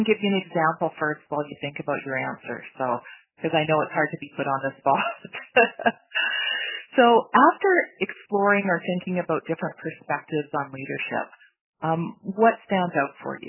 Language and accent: English; Vancouver, British Columbia, Canada; So I was raised from what we might refer to as settler parents. So my parents immigrated from England, and I grew up in Vancouver.